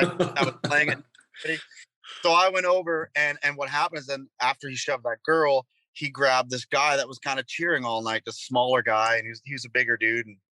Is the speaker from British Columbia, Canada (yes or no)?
no; North Bay, Ontario, Canada; I played this bar in my hometown in North Bay, Ontario. It's 3 hours north of Toronto.